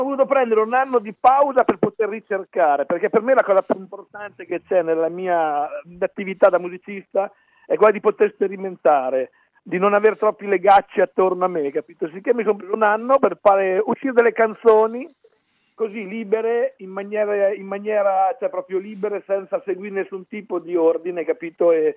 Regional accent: Bagno di Romagna, Emilia-Romagna, Italy; io da piccolo, Claudio, vengo da Bagno di Romagna, no? Nell'Appennino romagnolo, un paesino piccolino, Bagno di Romagna

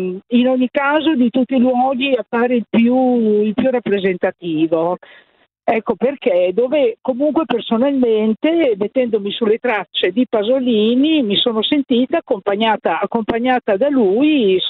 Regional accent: Modena, Emilia-Romagna, Italy; Ahimè, non sono di Milano, ma sono di Modena.

